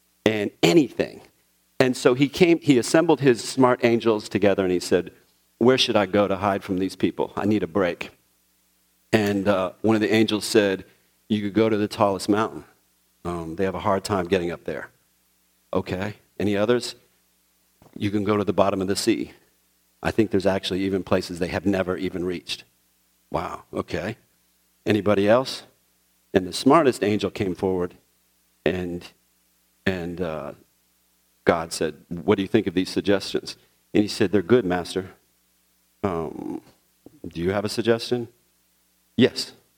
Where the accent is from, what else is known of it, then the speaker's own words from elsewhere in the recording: Puerto Rico; born there; also born or lived in United States / Brazil; Grew up all over the place. I was born in Puerto Rico. Lived all over the United States.